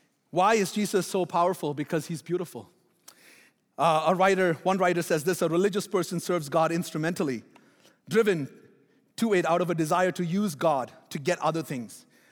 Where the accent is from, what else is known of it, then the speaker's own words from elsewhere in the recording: Bahrain; now in Canada; So I was always an Indian citizen, even though I was born and raised in Bahrain.